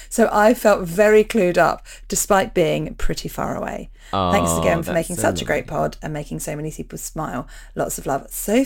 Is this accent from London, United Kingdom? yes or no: yes; London, United Kingdom; now in New Zealand; And so, I'm from London, but I've lived in New Zealand for the last few years.